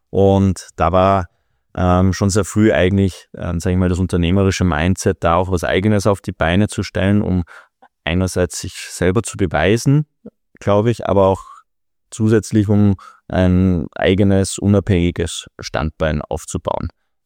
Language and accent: German; Vienna, Austria; dass meine Heimat in Österreich, in Wien ist